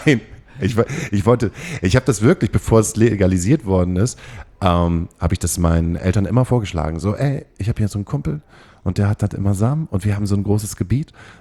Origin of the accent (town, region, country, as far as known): Lower Saxony, Germany